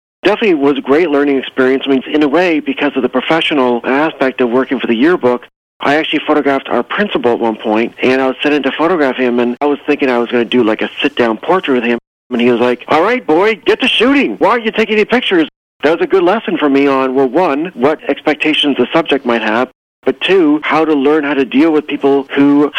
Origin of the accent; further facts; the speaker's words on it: Toronto, Ontario, Canada; But to answer your question, I am from Toronto.